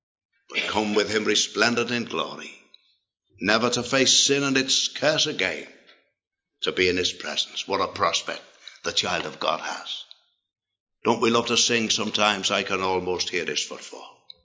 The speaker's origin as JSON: {"language": "English", "town": "Liverpool", "region": "North West England", "country": "United Kingdom", "tie": "born or raised there", "said": "We had an old Welsh preacher who used to come to Liverpool, my hometown, years ago."}